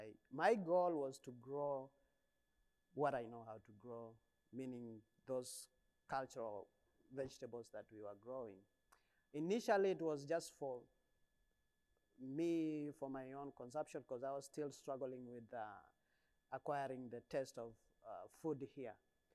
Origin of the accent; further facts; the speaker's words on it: Kenya; moved away; I am originally from Kenya. I came to this country in 2004. When I came to this country, I grew up in a village in Kenya, farming and all that.